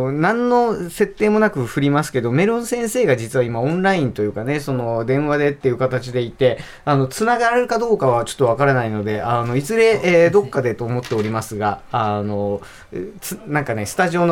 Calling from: Kanagawa, Japan; 私は神奈川県民ですが

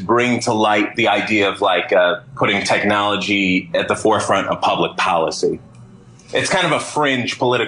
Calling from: Tucson, Arizona, United States; I'm calling from Tucson, Arizona. I'm a student at the University of Arizona.

